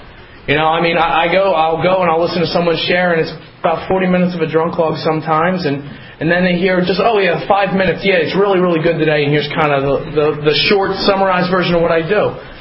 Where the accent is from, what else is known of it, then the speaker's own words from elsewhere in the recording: Harrisburg, Pennsylvania, United States; You know, I grew up around Harrisburg, Pennsylvania. I'm a son of an alcoholic.